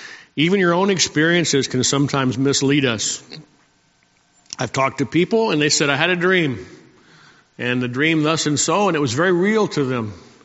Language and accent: English; Salt Lake City, Utah, United States; And I come from Salt Lake City. I know a group up there that misuses it habitually.